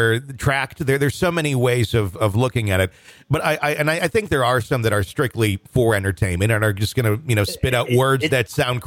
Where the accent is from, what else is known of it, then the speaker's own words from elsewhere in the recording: Wisconsin, United States; I was visiting my hometown cemetery in Wisconsin.